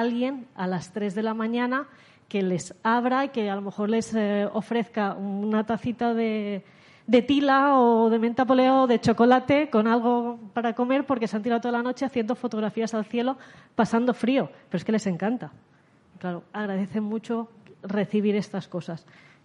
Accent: Prades, Catalonia, Spain; Nosotras venimos de Prades, de una población pequeñita en Tarragona, de menos de 600 personas, pero que en verano se convierte normalmente en 3.000

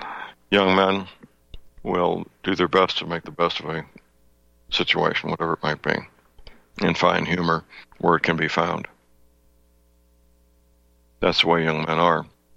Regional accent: St. Louis, Missouri, United States; at the time, my hometown, St. Louis Cardinals, were in the World Series.

